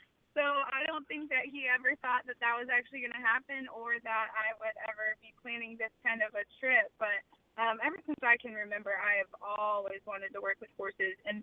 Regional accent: Arlington, Texas, United States; I'm from Arlington, Texas, so a pretty big suburb

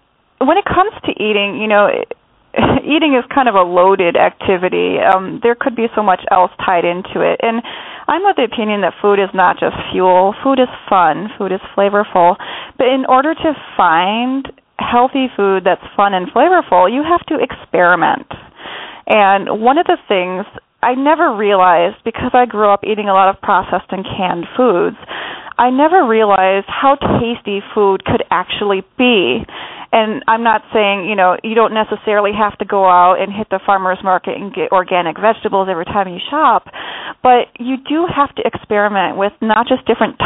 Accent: Wisconsin, United States; that because I'm a Midwestern girl. I grew up eating pork and beef just about every day. I love my milk. I'm from Wisconsin. I'm a cheesehead.

